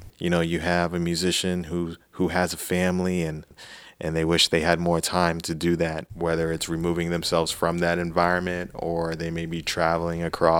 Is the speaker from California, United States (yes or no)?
yes; California, United States; now in Elyria, United States; I do like the small town community. That's where I grew up in California.